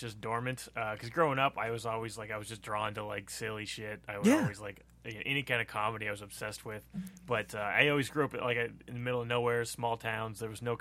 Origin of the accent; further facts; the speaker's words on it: Hoquiam, Washington, United States; now in Seattle, United States; No, I actually grew up, I went to high school on the peninsula at a town called Hoquiam, Washington, which is right, Aberdeen, Hoquiam.